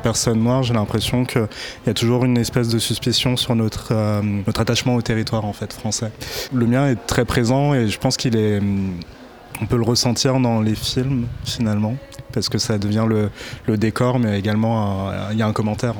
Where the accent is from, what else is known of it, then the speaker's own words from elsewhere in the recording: Hauts-de-France, France; c'est la première fois qu'ils sont montrés en Picardie. Et je suis Picard.